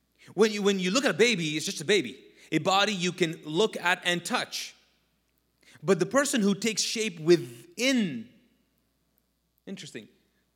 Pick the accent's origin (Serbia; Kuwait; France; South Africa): Kuwait; now in United States; I came to the South when I came from Kuwait. I came to the South.